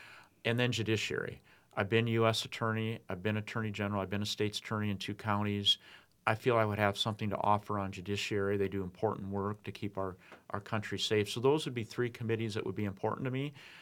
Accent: Sturgis, South Dakota, United States; So growing up in Sturgis, our family farm would be about 20 minutes from Sturgis by a little town called Vail, South Dakota.

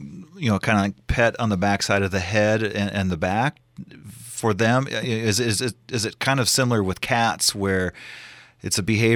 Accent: Idaho, United States; Again, I'm from Zoo, Idaho, so poo is my business, Leif.

